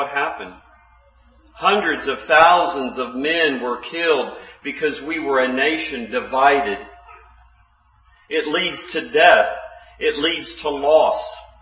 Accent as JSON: {"language": "English", "town": "Chattanooga", "region": "Tennessee", "country": "United States", "said": "We're from the Chattanooga area, and … came from Virginia in the 1700s and settled in the Chattanooga area, and they ended up fighting on opposite sides of the Civil War, shooting at each other."}